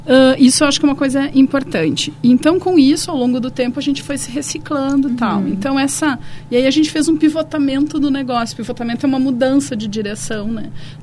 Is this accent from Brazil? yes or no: yes; Bento Gonçalves, Rio Grande do Sul, Brazil; now in Porto Alegre, Brazil; eu sou de Bento, vim pra cá, pra Porto Alegre pra estudar, acabei ficando e tal, né?